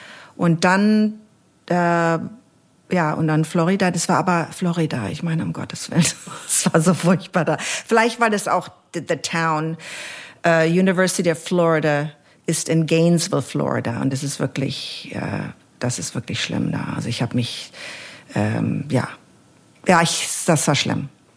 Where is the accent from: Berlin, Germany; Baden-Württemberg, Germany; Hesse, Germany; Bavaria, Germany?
Berlin, Germany; now in California, United States; meine Heimat, wenn man sich das so dann anguckt, ist immer noch Berlin. Meine Heimat. Ich bin aus Berlin, obwohl...